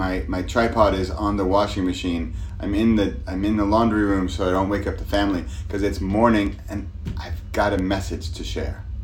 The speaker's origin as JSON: {"language": "English", "region": "California", "country": "United States", "tie": "born or raised there", "said": "Now, I grew up in California, and as a kid, we used to go to Las Vegas quite a bit."}